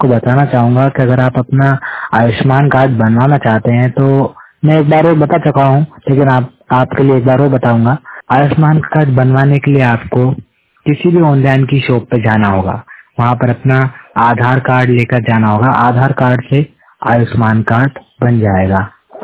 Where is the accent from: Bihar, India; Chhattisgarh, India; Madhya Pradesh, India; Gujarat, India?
Madhya Pradesh, India; मैं मध्य प्रदेश के सुजानपुर क्षेत्र का रहने वाला हूँ